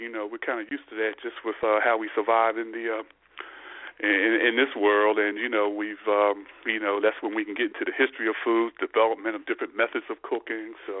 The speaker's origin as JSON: {"language": "English", "town": "Philadelphia", "region": "Pennsylvania", "country": "United States", "tie": "born or raised there", "said": "And I grew up in South Philly at the Christian Street YMCA, so I was a swimmer."}